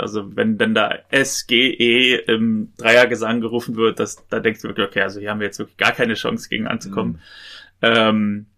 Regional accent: Potsdam, Brandenburg, Germany; in meiner Heimatstadt Potsdam

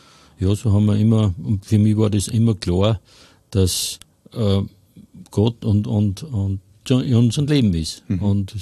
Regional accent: Hofkirchen im Traunkreis, Upper Austria, Austria; Ich komme aus Hofkirchen im Traunkreis und bin mittlerweile schon 66 Jahre.

